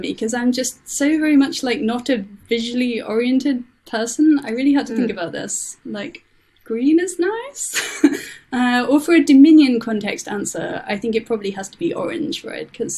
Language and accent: English; Leeds, Yorkshire and the Humber, United Kingdom; Oh, well, this is an easy one because Leeds is my hometown, so it has to be Leeds.